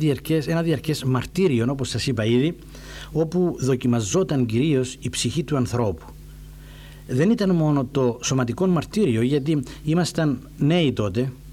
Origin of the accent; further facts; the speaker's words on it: Gialousa, Famagusta District, Cyprus; Τους ύμνους τους θυμόμουνα από την εκκλησία του χωριού μου όταν ήμουν παιδί, από τη Γιαλούσα